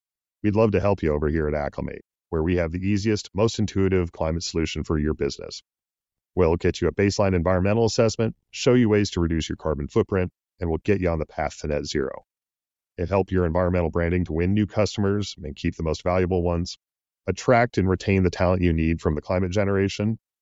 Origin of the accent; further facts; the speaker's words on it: Alberta, Canada; So the first one is growing up in Alberta, for people that aren't familiar with Canada, Alberta is sometimes referred to as the Texas of Canada.